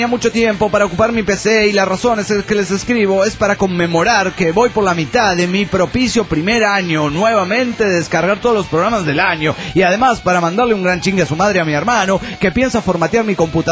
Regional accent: Mexico; Soy mexicano, me siento muy orgulloso de serlo.

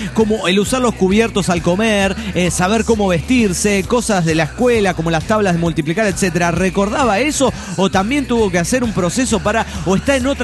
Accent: Monterrey, Nuevo León, Mexico; Soy el danzonero de Monterrey.

